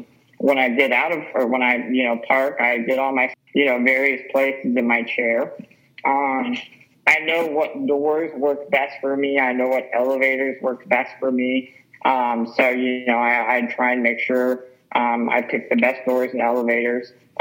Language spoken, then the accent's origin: English; Houston, Texas, United States; So I grew up in Houston, Texas